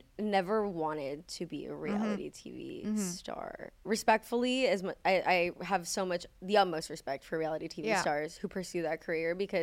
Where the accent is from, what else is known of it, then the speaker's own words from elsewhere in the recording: Los Angeles, California, United States; I grew up in here, actually, in Los Angeles. I was actually born on this street.